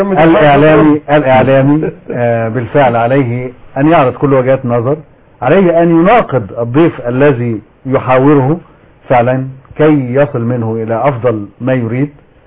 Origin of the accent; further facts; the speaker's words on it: Egypt; انا منتظر كمصري